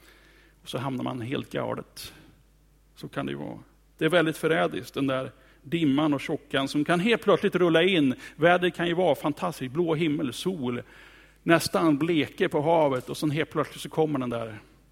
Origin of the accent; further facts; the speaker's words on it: Sweden; now in Karlskrona, Sweden; Som uppvuxen i Mellansverige